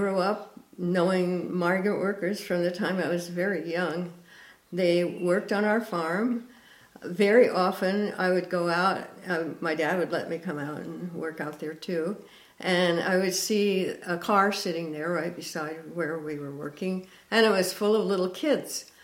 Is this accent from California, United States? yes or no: yes; California, United States; I was born in California, along with my entire family of generations, I'm not sure what. But we lived in this the Central Valley, which is the sort of the big fruit bowl